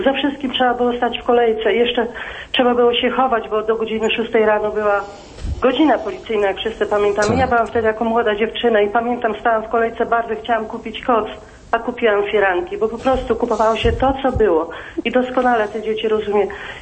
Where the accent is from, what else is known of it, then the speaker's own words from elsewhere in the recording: Subcarpathian Voivodeship, Poland; bo jestem z Podkarpacia, niedaleko Rzeszowa